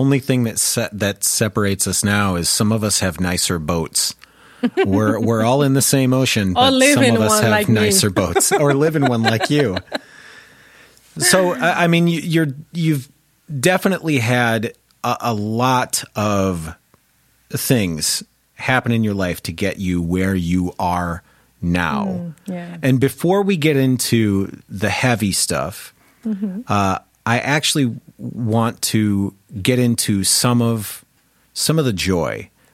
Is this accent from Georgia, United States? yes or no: no; Michigan, United States; moved away as an adult; now in Denver, United States; I mean, being from the Midwest originally, I can definitely speak to that. Yeah. I grew up in Michigan, and it was kind of a smaller town, but everybody was taught to sort of keep to themselves.